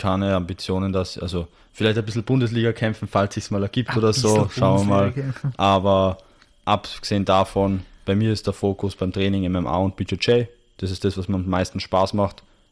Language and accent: German; Austria; Und es war noch bei uns in Österreich